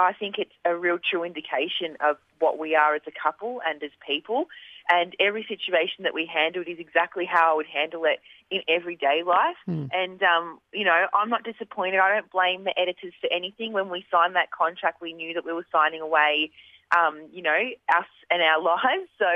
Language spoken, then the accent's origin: English; Melbourne, Victoria, Australia; Melbourne.